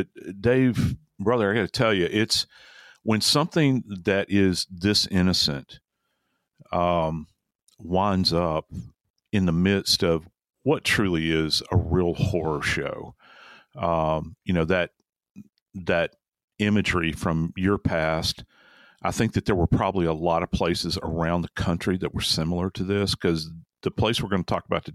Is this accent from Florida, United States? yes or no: no; New Orleans, Louisiana, United States; I split time growing up in New Orleans when I was little, we lived in various locations